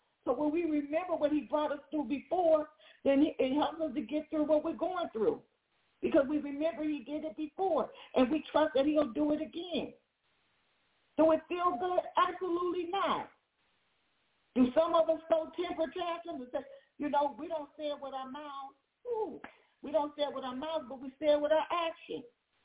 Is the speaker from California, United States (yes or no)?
yes; California, United States; and this is very familiar to me because I am a Californian, and we know that California is known for its wildfires.